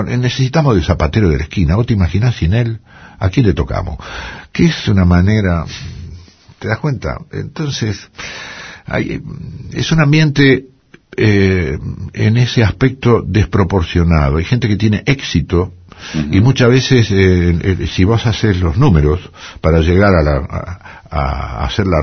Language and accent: Spanish; Argentina; now in France; Soy hijo de un carpintero bandoneonista con quien aprendí. Soy un argentino que vive en Francia.